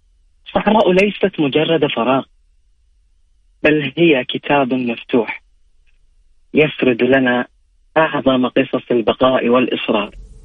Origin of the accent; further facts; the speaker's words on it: Al-Ahsa, Eastern Province, Saudi Arabia; من الأحساء، ممثل ومغني